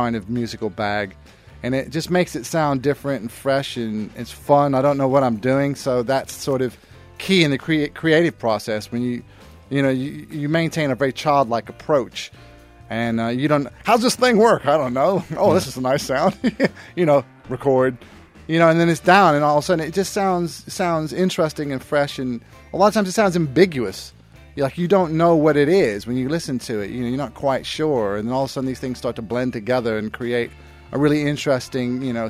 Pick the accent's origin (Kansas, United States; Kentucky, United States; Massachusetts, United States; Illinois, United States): Kansas, United States; Wichita; born there; moved away; also born or lived in Los Angeles / London; I was born in Wichita, Kansas, and then I moved to L.A. in 88.